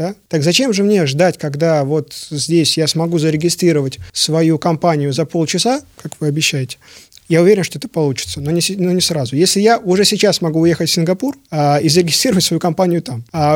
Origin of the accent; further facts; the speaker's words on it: Belarus; Вот почему я, белорус, да, не должен купить сейчас билет Минск-Торонто